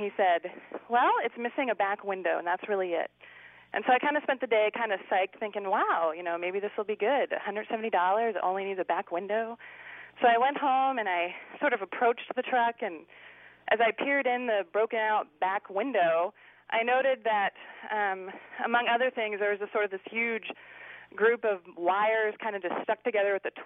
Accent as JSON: {"language": "English", "region": "Ohio", "country": "United States", "tie": "born or raised there", "said": "I grew up in Ohio, and I went to school in Chicago, and until I was 21, I never went west of Chicago"}